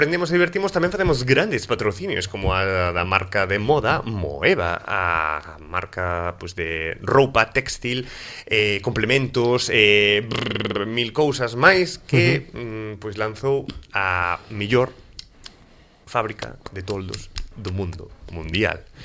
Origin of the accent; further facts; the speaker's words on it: Santa Comba, Galicia, Spain; eu son de Santa Comba, por ali abunda unha moda.